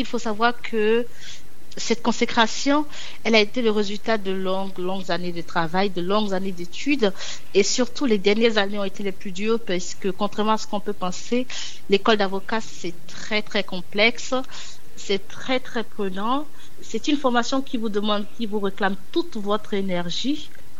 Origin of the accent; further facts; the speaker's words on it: Benin; je sais que j'ai grandi au Bénin